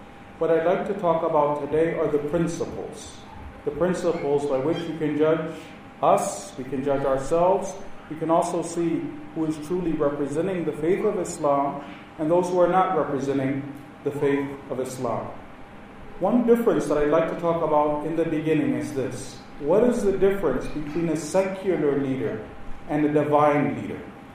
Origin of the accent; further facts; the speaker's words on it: United States; Normally in America, I'm from America, we know before the presidential campaign